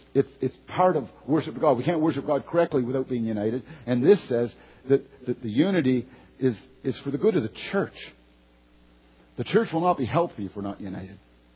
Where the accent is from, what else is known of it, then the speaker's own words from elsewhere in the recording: Newfoundland and Labrador, Canada; I'm bragging about growing up in Newfoundland this morning.